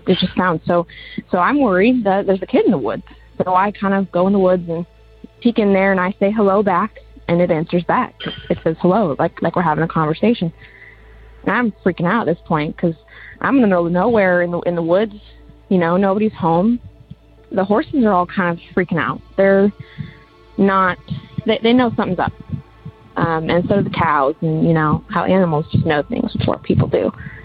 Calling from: Eugene, Oregon, United States; I'm from Eugene, Oregon.

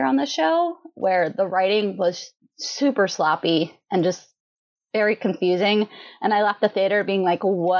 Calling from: Elkton, Maryland, United States; I am podcasting from Elkton, Maryland. So I'm in the upper corner of Maryland, right where Pennsylvania, Delaware, and Maryland all meet.

